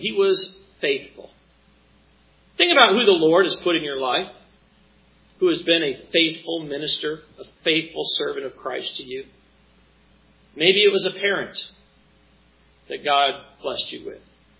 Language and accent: English; New York, United States; also born or lived in Colorado; Remember growing up in New York and having just moved from Colorado, it was a lonely experience.